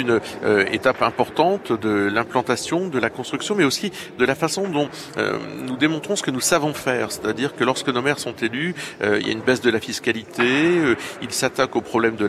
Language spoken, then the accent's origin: French; Douchy-les-Mines, Hauts-de-France, France; chez moi dans le Nord, ville que nous pouvons prendre